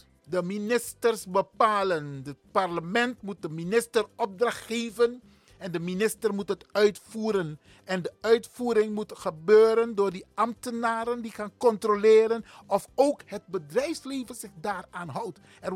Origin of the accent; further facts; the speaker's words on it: Netherlands; Wij zijn Nederlanders. We zijn geen Hollanders. Hollanders zijn witte Nederlanders. Wij kunnen nooit een Hollander zijn, want we zijn niet wit. Dus daarom zijn we Nederlander.